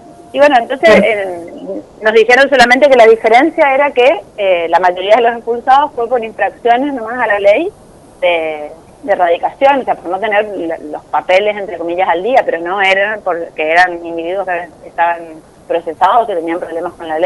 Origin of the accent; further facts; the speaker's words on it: Corrientes, Argentina; que somos los correntinos capitalinos